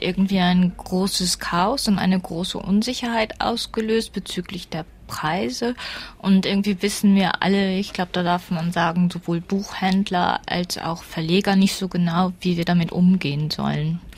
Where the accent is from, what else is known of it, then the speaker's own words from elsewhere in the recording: Switzerland; lebe und arbeite sehr gerne in der Schweiz. Und der Standort war eigentlich von Anfang an klar. Ich bin auch Schweizerin.